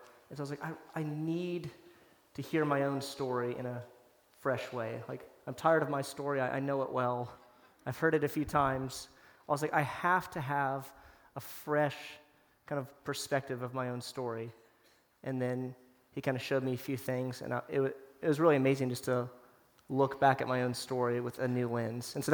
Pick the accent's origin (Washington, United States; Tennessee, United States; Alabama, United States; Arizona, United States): Tennessee, United States; Knoxville; So I grew up in Knoxville, Tennessee. Amazing family, amazing parents, great Christian family.